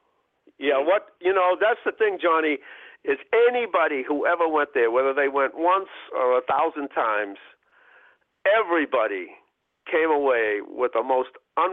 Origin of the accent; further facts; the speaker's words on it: Boston, Massachusetts, United States; I live in South Boston now, but I grew up in Roxbury.